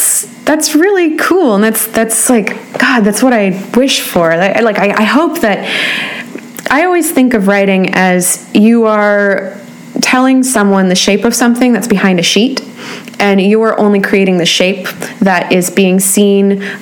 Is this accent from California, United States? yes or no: yes; Sonoma, California, United States; born or raised there